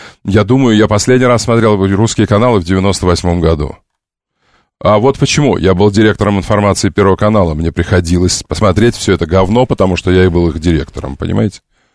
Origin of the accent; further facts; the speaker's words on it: Crimea, Ukraine; Ну, вы же знаете, что я крымчанин.